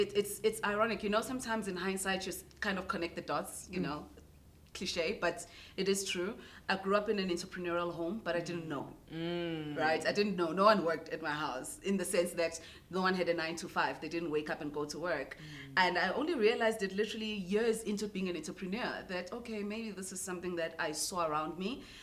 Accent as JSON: {"language": "English", "town": "Newcastle", "region": "KwaZulu-Natal", "country": "South Africa", "tie": "born or raised there", "said": "I'm a girl from Newcastle, Ematadeni. I grew up there and I'm an entrepreneur and I'm a mom to two amazing kids."}